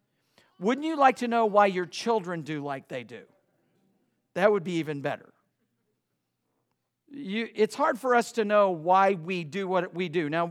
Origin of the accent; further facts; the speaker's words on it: United States; I'm an American. I love America.